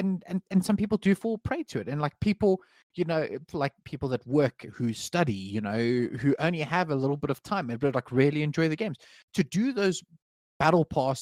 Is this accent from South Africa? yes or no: yes; South Africa; being a South African, where things like internet can sometimes be a big issue, or even just having power can be an issue.